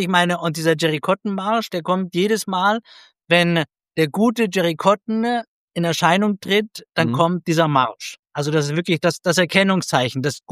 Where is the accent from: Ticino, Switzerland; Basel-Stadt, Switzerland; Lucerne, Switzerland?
Ticino, Switzerland; ich bin im Tessin aufgewachsen